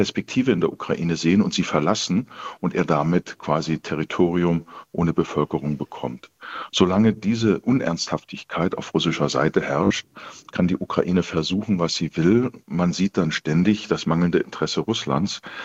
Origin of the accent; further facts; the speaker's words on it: Germany; gerade wir als Deutsche, die immer wieder sagen, nie wieder Krieg, nie wieder Nationalsozialismus